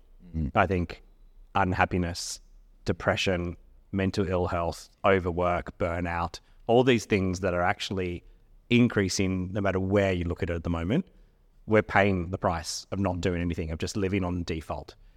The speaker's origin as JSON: {"language": "English", "town": "Sydney", "region": "New South Wales", "country": "Australia", "said": "I'm from Sydney, and I married a wonderful Scottish man, and he's lived in Australia for the last 10 years that we've been together"}